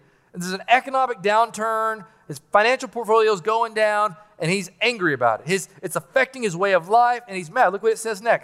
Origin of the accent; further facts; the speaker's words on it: United States; I'm American. I'm voting.